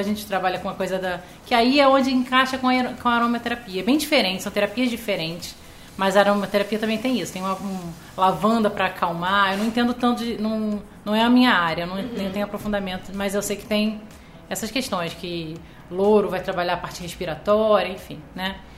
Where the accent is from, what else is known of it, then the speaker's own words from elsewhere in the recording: Rio de Janeiro, Brazil; born there; Sou carioca de nascimento, sou ilhense de coração.